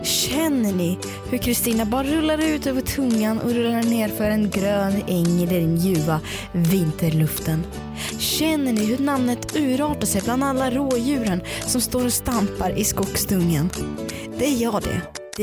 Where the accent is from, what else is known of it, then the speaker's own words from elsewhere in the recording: Dalarna County, Sweden; Avslöjade ändå att jag var från Dalarna när jag sa mosbricka.